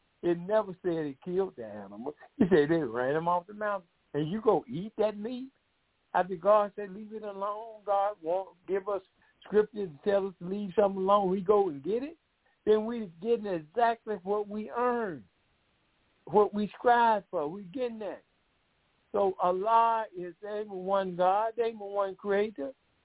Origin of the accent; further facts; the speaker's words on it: Decatur, Georgia, United States; I'm one of the co-host worker here. I'm from Decatur, Georgia.